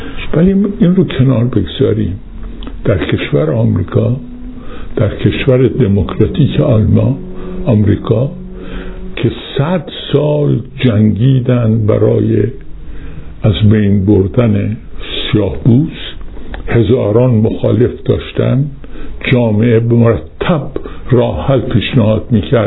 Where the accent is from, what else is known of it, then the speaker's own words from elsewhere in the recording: Iran; در کشورم، وطنم ایران